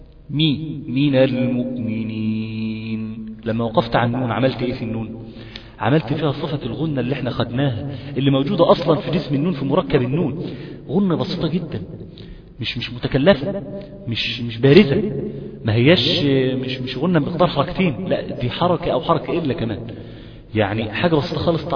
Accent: Egypt; التسجيلات دي اصلا ما بتخش لجنة المقارئ عندنا في مصر، ما بتدخلهاش

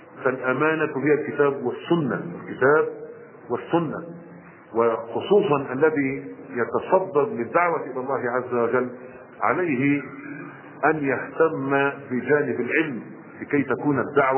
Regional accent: Egypt; أنا رجل مصري عارف إخوان المصريين، عارف طبائعهم، عارف اللي همهم، عارف منين كلهم، واخد بالك، عارف اللغه بتاعتهم، بتحدث بلغتين سواء كانت لغه عربيه او لغه عاميه.

